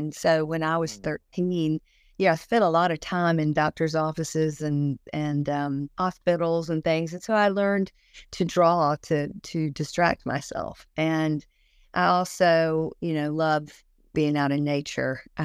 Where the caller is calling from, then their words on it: Atlanta, Georgia, United States; I'm in my home office right here in Atlanta, Georgia.